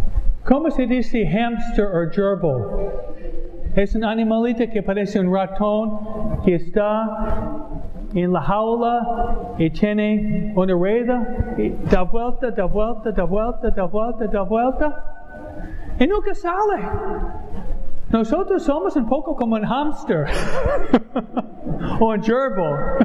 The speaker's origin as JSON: {"language": "Spanish", "region": "New York", "country": "United States", "tie": "born or raised there", "said": "Donde yo fui criado, en Nueva York, en enero hasta marzo"}